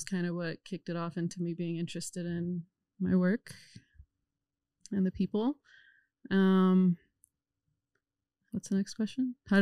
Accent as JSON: {"language": "English", "country": "Iran", "tie": "born or raised there", "moved": "yes", "said": "I'm from Iran. And I was born and raised there. I came here after the war in the 80s between Iran and Iraq war"}